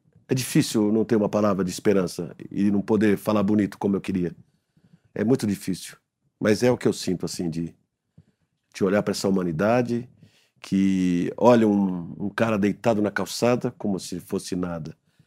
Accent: Brazil; Porque as pessoas pensam que a gente vem da Palestina, de outro país, e ignora que nós somos brasileiros.

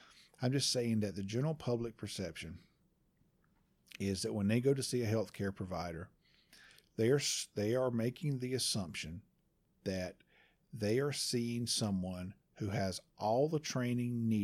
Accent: Dunn, North Carolina, United States; But I know that the urgent care in my hometown of Dunn is owned by a PA.

